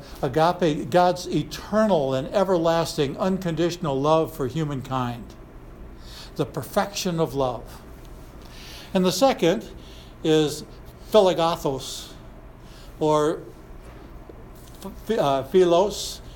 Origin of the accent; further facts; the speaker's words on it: Michigan, United States; When I was a kid growing up in Michigan